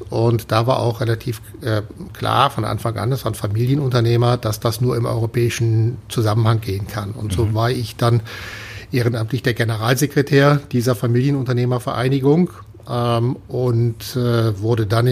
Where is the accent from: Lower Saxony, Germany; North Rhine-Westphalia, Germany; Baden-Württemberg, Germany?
North Rhine-Westphalia, Germany; Cologne; Und als Kölner, da gibt es ein tolles Lied, das ist